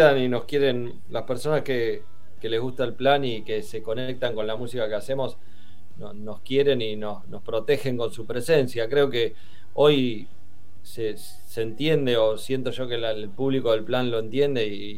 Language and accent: Spanish; Necochea, Buenos Aires Province, Argentina; Somos de Necochea y capaz que es un poco eso que vos decís. Yo también, no sé, el secundario lo estudié en un pueblito que se llama Ramón Santa Marina, de 400 habitantes.